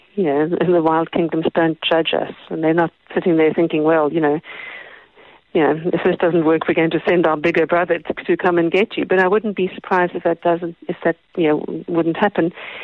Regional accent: South Africa; I was living in the States for a couple of years and doing my tracking training, following footprints in the sand. But because I grew up here in South Africa

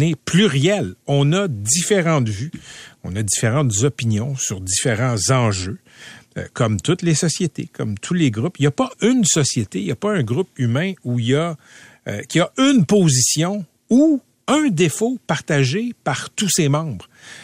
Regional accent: Quebec, Canada; Quand on est québécois, depuis toujours

